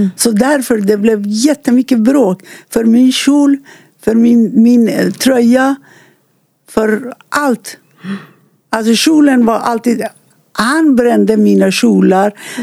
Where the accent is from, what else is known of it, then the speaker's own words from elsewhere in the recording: Iran; Swedish is a second language; moved away as an adult; now in Sweden; Men tyvärr, det blev krig och jag flydde från Sverige, från Iran, och det dröjde på tiden.